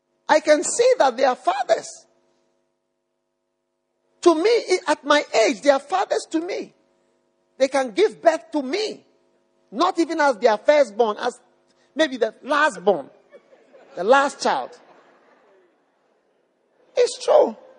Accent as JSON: {"language": "English", "country": "Switzerland", "second_language": "English", "said": "I want to invite you all to visit Switzerland, my home country."}